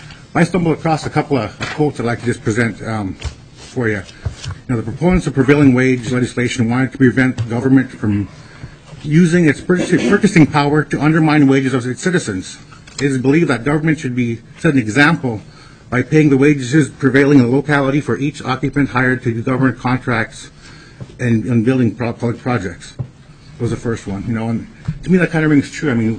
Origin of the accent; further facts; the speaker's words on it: Dillingham, Alaska, United States; now in Juneau, United States; I grew up in Gillingham, Southwest Alaska. I currently live in Juneau for the last 11 years.